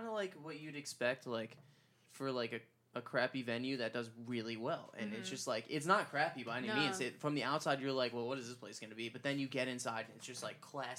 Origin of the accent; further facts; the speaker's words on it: Long Island, New York, United States; I explained that we're also from Long Island, so it was like kind of like that connection that we had.